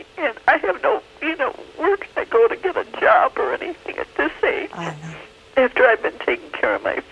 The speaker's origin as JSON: {"language": "English", "region": "Ohio", "country": "United States", "said": "Ohio, Mother."}